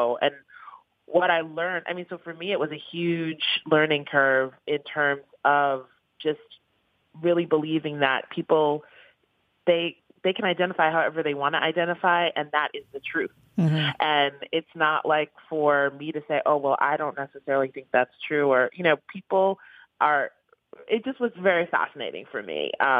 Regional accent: New York, United States; You know, I grew up in the East Village.

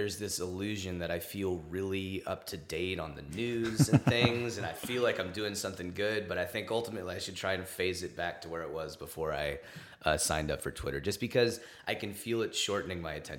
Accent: Los Angeles, California, United States; Los Angeles. I was born here.

